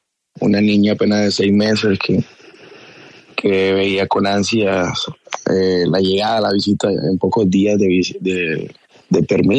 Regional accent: Río Frío, Magdalena, Colombia; Exactamente, el corregimiento de Río Frío, en el municipio Zona Buena, en el departamento del Magdalena.

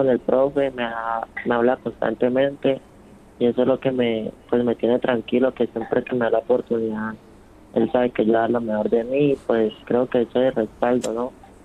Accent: Cali, Valle del Cauca, Colombia; now in Bochalema, Colombia; yo tengo 20 años. Nací aquí en Cali. Vivo ahí vivía en Potrero Grande, en el distrito de Barranca. Y ahora estoy viviendo en Bochalema con mi mamá

